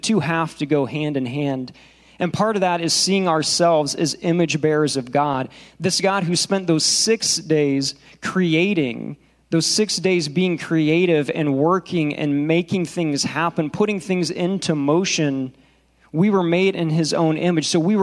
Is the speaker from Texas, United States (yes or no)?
yes; Texas, United States; We came from Texas, so transitioning all the way across the country, you know, leaving our community and our friends there and coming to a new place